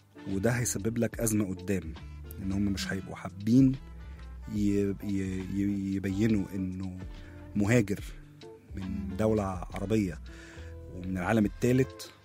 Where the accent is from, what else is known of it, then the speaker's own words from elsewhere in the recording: Egypt; انا جاي من مصر، وبالتالي وطبعا يعني انا جاي من مصر وعندي الارث المصري كاملا، زائد ان انا متربي على السينما بتاعتهم والموسيقى بتاعتهم، فعندي كمان البعد الغربي في الحكاية.